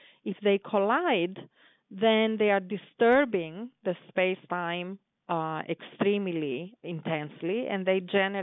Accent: Greece; English is a second language; So you may notice I have a subtle accent in my speaking, and I grew up in Greece

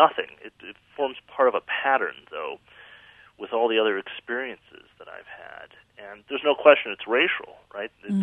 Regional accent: Detroit, Michigan, United States; also born or lived in Cleveland, Ohio; Well, I grew up in the Midwest. I was born in Cleveland, Ohio, grew up in Detroit, Michigan.

